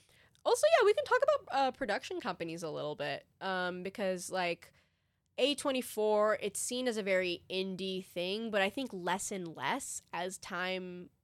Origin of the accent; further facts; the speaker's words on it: Michigan, United States; I'm from Michigan. Like that's where they met, and they were like little like college university friends.